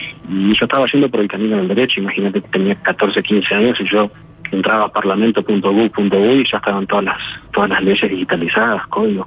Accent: Uruguay; Mi sueño es grabar en mi país, en Uruguay.

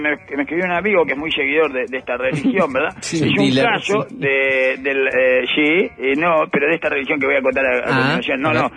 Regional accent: Uruguay

